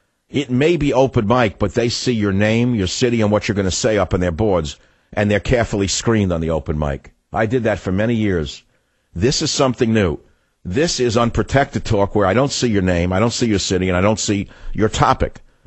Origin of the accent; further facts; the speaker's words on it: United States; I'm not a prophet of God. I'm one American with a lot of education.